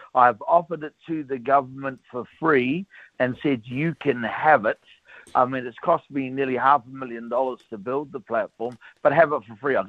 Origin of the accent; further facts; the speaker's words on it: New Zealand; You know, we're Kiwi. We used to get on the tools and just, you know, work with what we had.